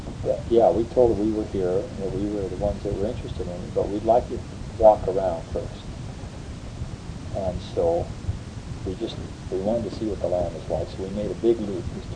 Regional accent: South Dakota, United States; And I grew up in the Black Hills where we had good water.

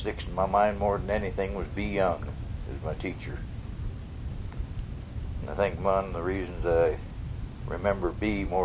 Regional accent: Oregon, United States; also born or lived in Malheur County; I was born in Mount Heer County, right across the river on the Oregon side, across the river from Weezer, Idaho.

